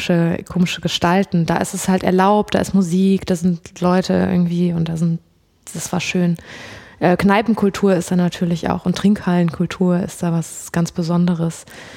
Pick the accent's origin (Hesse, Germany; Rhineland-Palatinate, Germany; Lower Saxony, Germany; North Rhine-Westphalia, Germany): North Rhine-Westphalia, Germany; hey, ich komme aus dem Ruhrgebiet, ich kann das vertragen.